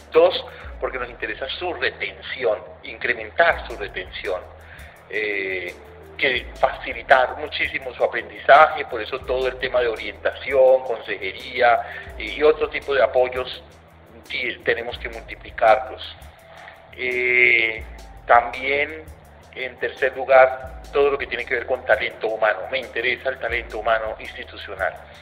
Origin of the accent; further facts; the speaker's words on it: Bucaramanga, Santander, Colombia; born there; moved away as an adult; now in Medellín, Colombia; yo soy santandereano, nací en Bucaramanga, hincha del Atlético Bucaramanga